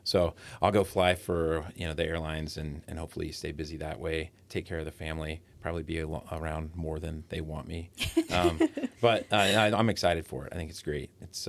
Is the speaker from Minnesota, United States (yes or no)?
no; Terre Haute, Indiana, United States; also born or lived in Tucson, Arizona; When I was growing up in Terre Haute and Tucson before